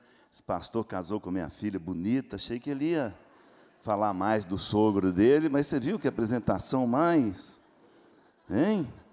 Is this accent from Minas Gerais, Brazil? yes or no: yes; Belo Horizonte, Minas Gerais, Brazil; born there; Gente, eu nasci na Vila Oeste, aqui em Belo Horizonte.